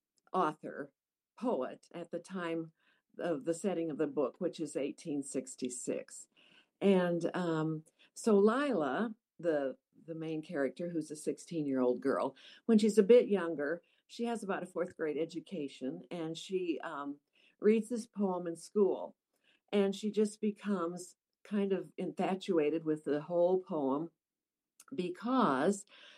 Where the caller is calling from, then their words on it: Olathe, Kansas, United States; I am in Olathe, Kansas, just outside of Kansas City.